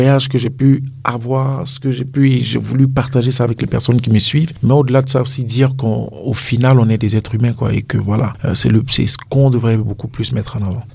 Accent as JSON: {"language": "French", "country": "Burkina Faso", "said": "Je suis burkinabé."}